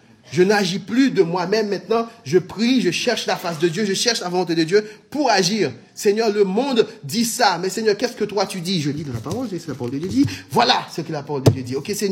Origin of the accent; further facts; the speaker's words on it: French Antilles, France; Oui, je sais, je viens des Antilles, mais quand même.